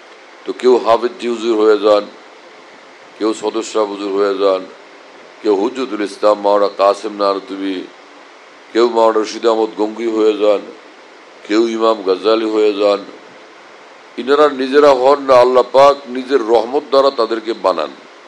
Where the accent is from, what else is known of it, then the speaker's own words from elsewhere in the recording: Bhola, Barisal Division, Bangladesh; আমার বাড়ি ভোলাতে, আমাদের বাড়ির কাছে এক মাদ্রাসা হলো কিভাবে, বহু বছর আগে দেখলাম যে একটা বাড়ির থেকে বের হওয়ার রাস্তায়